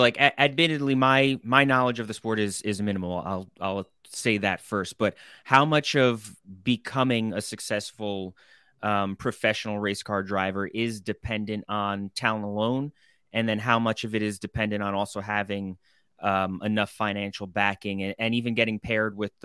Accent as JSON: {"language": "English", "town": "Long Island", "region": "New York", "country": "United States", "tie": "born or raised there", "said": "So I grew up on Long Island"}